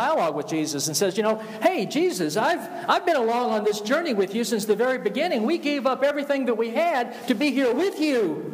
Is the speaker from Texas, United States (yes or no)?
no; Atlanta, Georgia, United States; I grew up in Atlanta. My mother's people were from Lynette, Alabama. It was right on the Georgia-Alabama line.